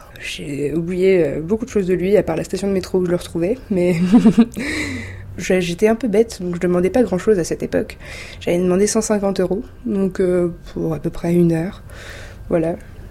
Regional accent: Montpellier, Occitanie, France; also born or lived in Paris; j'ai 20 ans. Je suis originaire de Montpellier, donc dans le sud de la France, anciennement parisienne. On a été élevés, moi et ma sœur, par ma mère qui est d'origine algérienne et mon père qui est kabyle. Et on a eu une éducation athée à la campagne

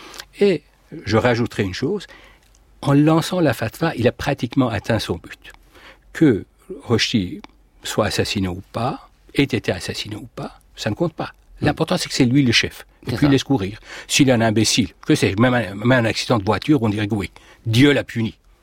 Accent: Iran; moved away as an adult; Oui, j'ai quitté l'Iran après le bac pour venir faire des études.

